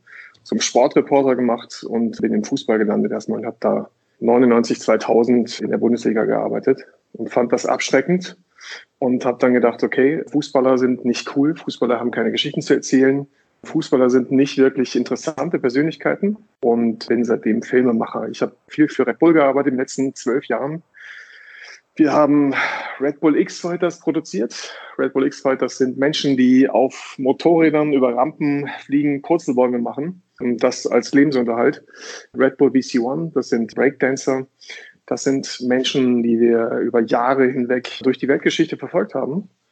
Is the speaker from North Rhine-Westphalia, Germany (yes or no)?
yes; Datteln, North Rhine-Westphalia, Germany; Ich komme aus Datteln, so von Nordzipfel des Ruhrgebiets. Da gab es nicht viel mehr damals, so in den 80ern.